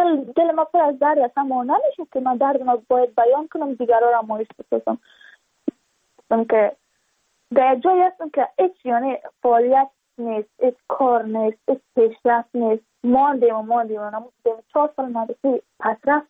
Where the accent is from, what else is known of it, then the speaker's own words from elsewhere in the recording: Badakhshan, Afghanistan; چون ما از بدخشان هستیم.